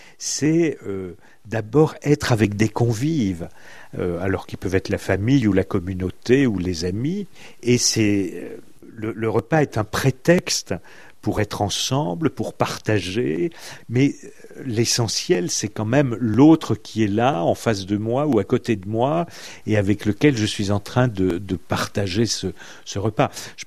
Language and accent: French; Grand Est, France; Moi, je suis de l'Est de la France, et enfant, les cadeaux, c'était